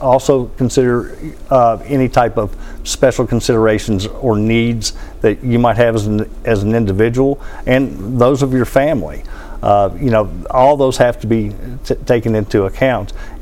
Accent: Maysville, Kentucky, United States; Where I grew up in Maysville, Kentucky, I think it was back in the early 80s, I think I was about 16

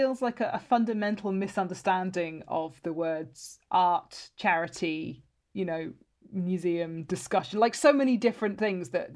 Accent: South West England, United Kingdom; I grew up just outside of Bristol

